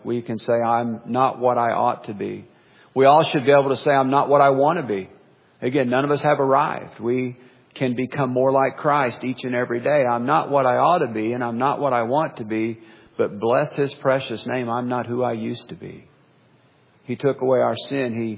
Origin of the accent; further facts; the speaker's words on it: Springfield, Missouri, United States; I was born and raised in Greene County, Missouri, the Springfield area, raised on the north side of town.